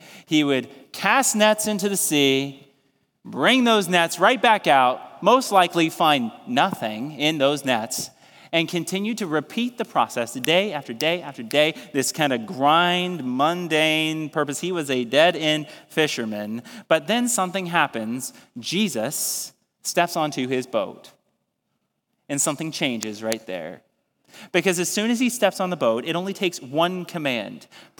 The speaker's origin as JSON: {"language": "English", "region": "Ohio", "country": "United States", "lives_now": "Maine, United States", "said": "first moved to Maine, I'm originally from Ohio, if you didn't know that."}